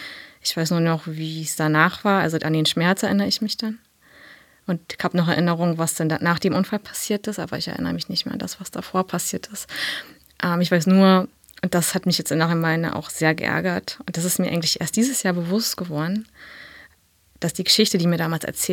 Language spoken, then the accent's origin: German; East Germany, Germany; Na, ich bin in der DDR groß geworden. Da war noch DDR zu der Zeit, ja.